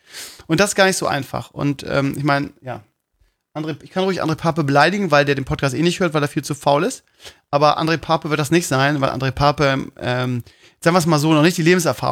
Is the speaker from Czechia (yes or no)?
no; Bremen, Germany; Ja, ich bin Bremer.